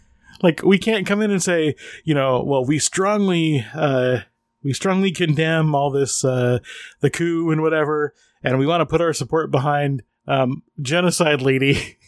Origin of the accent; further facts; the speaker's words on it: United States; but yeah, I'm American.